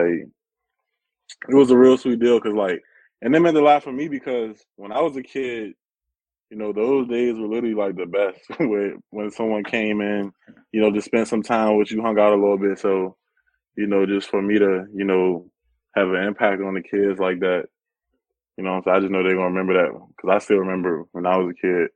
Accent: Washington, District of Columbia, United States; I'm from Washington, D.C., and I moved to Maryland. So it's like that area, like, we real big on sports, and, like, it's real competitive.

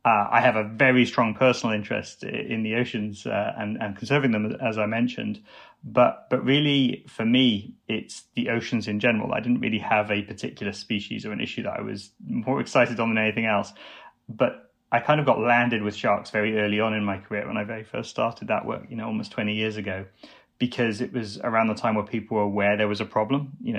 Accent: Wales, United Kingdom; I grew up on the Gower Coast in South Wales, and as a child spent a lot of my time rock pooling in that area.

